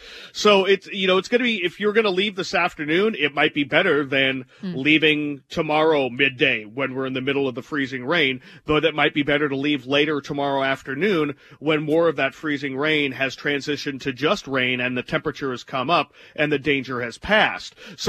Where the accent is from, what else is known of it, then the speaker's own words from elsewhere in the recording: Minnesota, United States; the snow you got growing up in Minnesota is much different than the snow you get here, just like it is in Denver or Montana.